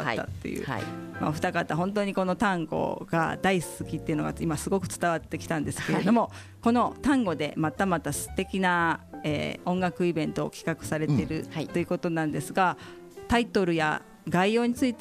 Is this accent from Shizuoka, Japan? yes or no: yes; Shizuoka, Japan; born there; now in Tango, Japan; 実はね静岡生まれだった。